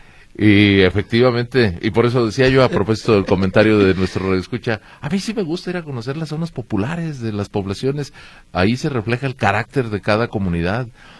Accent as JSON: {"language": "Spanish", "town": "Guadalajara", "region": "Jalisco", "country": "Mexico", "tie": "born or raised there", "said": "yo soy, mis raíces están en Los Altos, le tengo un gran cariño a esta zona del estado, soy muy tapatío, pues llevo aquí prácticamente toda mi vida."}